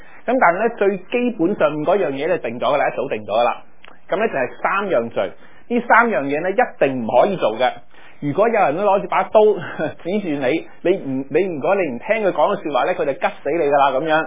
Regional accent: China; 当然我系中国人

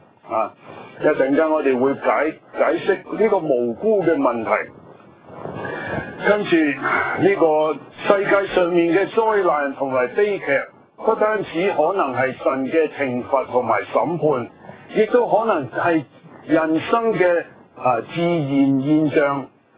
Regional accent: China; 就好似我哋中国人讲话天下。天下呢其實就是中國啦、我哋形容為中國

